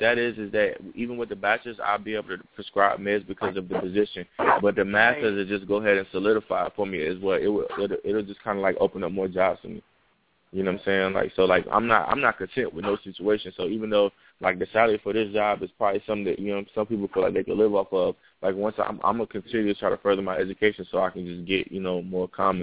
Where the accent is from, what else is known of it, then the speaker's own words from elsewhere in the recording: New York, United States; I mean, not even because I'm from New York, but I mean, it just is what it is. Like, it's country out here.